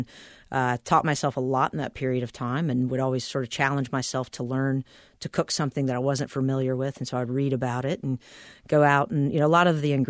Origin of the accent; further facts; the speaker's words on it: Kernersville, North Carolina, United States; also born or lived in Greensboro; Small town, you know, right in between Winston-Salem and Greensboro. I was born in Greensboro. We moved to Kernersville because my mother was a real estate agent.